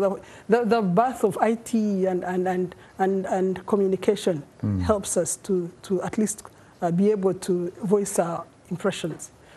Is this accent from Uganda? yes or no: yes; Uganda; English is a second language; And being my home country, I'm very passionately following what's happening.